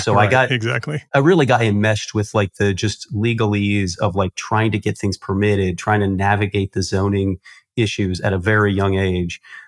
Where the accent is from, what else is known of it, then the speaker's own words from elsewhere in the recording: Indiana, United States; I grew up in Indiana, in a kind of a small rural town in Indiana.